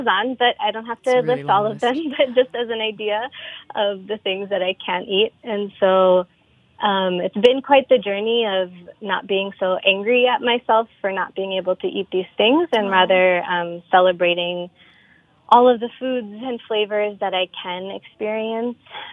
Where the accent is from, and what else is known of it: New York, United States; born or raised there